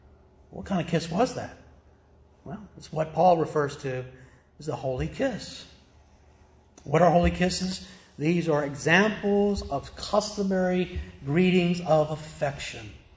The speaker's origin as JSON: {"language": "English", "region": "the South", "country": "United States", "said": "Because I'm a Southerner."}